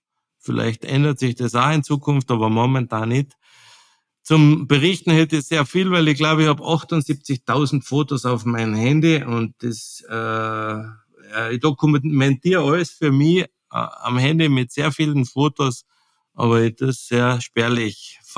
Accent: Carinthia, Austria; accent: Carinthian; Und mein Kärntner Dialekt, der was ab und zu ein bisschen, wie sagt man, einschläfernd wirkt

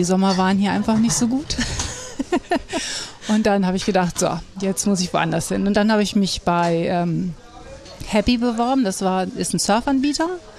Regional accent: Bornhöved, Schleswig-Holstein, Germany; ich komme eigentlich aus Bornhöwe, das ist zwischen Segeberg, Plön, so. Kiel, Neumünster.

